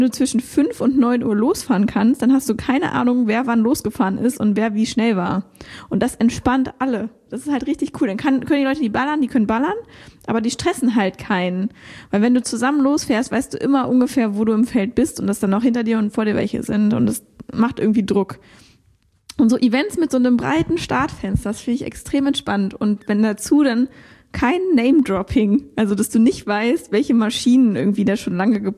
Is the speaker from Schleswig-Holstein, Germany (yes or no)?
no; Konstanz, Baden-Württemberg, Germany; oder halt in meiner alten Heimat Konstanz.